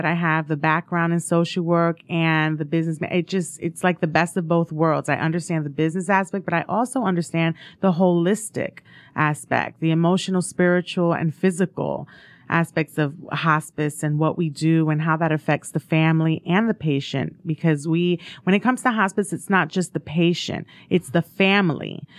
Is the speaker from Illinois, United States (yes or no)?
no; New York City, New York, United States; So I am originally from New York City. Go Giants.